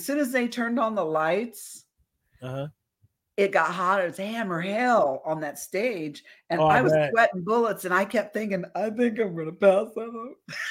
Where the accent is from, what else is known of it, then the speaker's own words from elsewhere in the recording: Indiana, United States; accent: Hoosier Southern; you could hear my Hoosier Southern accent much more than you can now.